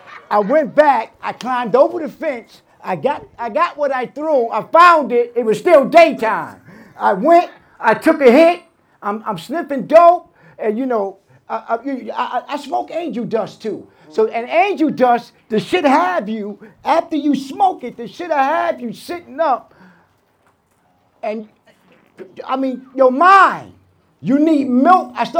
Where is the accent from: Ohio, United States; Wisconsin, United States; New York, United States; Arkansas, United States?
New York, United States; Brooklyn; now in Pennsylvania, United States; You know, I grew up in New York City. I'm from Brooklyn, you know. I didn't move to Pennsylvania until I had 9 years clean, right?